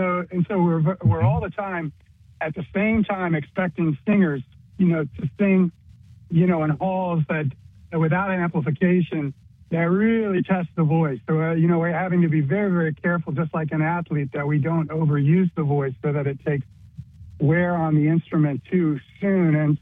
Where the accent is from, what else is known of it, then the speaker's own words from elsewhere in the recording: Greenville, South Carolina, United States; I'm from Greenville. I grew up in Greenville. Yeah, I got my education in Greenville. My parents were college profs in Greenville.